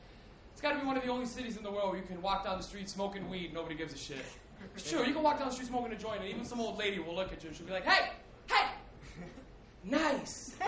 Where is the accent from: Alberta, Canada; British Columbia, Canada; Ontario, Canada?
Ontario, Canada; Toronto; I grew up on Lansdowne and Bloor. Anybody ever been to Lansdowne and Bloor?